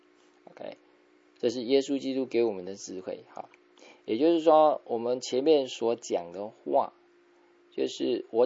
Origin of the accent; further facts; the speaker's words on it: China; 那这个基本上我们中国人也有啊